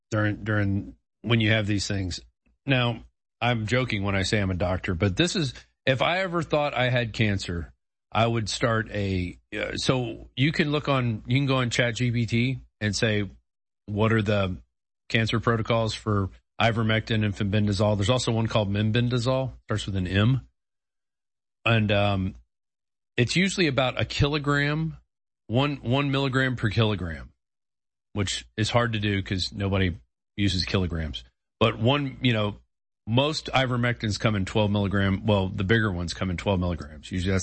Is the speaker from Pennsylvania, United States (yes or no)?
no; Louisiana, United States; I'm Cajun.